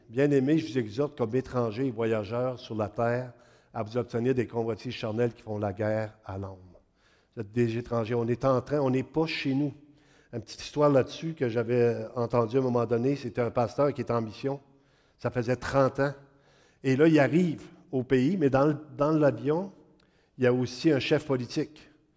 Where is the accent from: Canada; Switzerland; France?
Canada; Mont-Joli, Quebec; Moi, je viens de Mont-Joli. D'autres, on est bourrés de neige, c'est pas pareil.